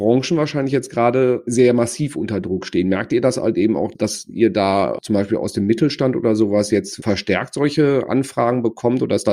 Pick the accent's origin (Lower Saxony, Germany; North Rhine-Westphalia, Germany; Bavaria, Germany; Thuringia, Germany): North Rhine-Westphalia, Germany; wir sind ja beide Sauerländer